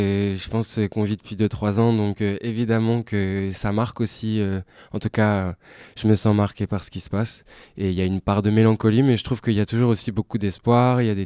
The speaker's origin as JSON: {"language": "French", "region": "Nouvelle-Aquitaine", "country": "France", "said": "moi, je viens du bassin d'Arcachon, et c'est un endroit qui me marque toujours beaucoup, puisque j'y vis"}